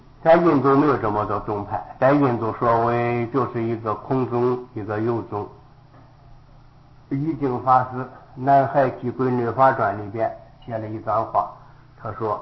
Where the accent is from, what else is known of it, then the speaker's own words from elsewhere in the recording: China; 因为我们中国人自古以来讲到天是宇宙的本体